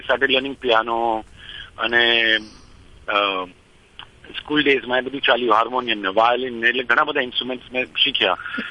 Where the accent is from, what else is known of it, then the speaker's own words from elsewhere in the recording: Mumbai, Maharashtra, India; પણ Born and brought up in Bombay.